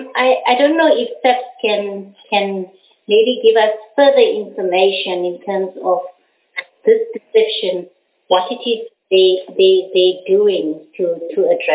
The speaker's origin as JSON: {"language": "English", "region": "Limpopo", "country": "South Africa", "said": "I'm from the Limpopo province."}